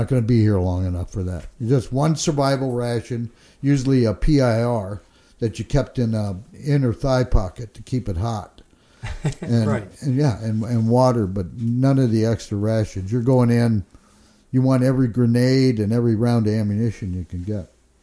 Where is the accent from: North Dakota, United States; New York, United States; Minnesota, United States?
Minnesota, United States; Keith Larson, who's from my home state of Minnesota.